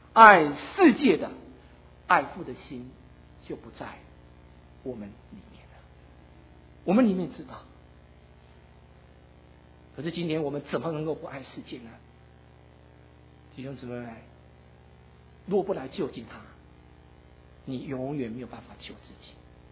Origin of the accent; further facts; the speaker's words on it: China; 就算是我们中国人，我们有我们中国人的历史